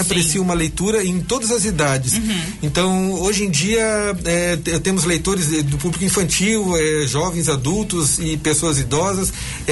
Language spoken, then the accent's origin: Portuguese; Curitiba, Paraná, Brazil; now in Brusque, Brazil; Eu vim de Curitiba, mas eu sempre passei todas as minhas férias em Brusque.